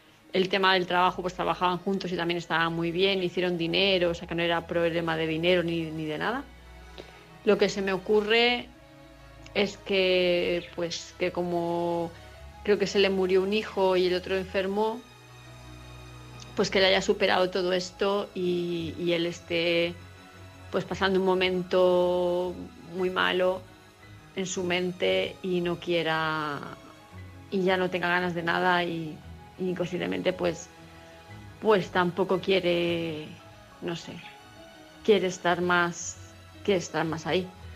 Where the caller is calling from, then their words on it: Palma, Balearic Islands, Spain; de Palma de Mallorca.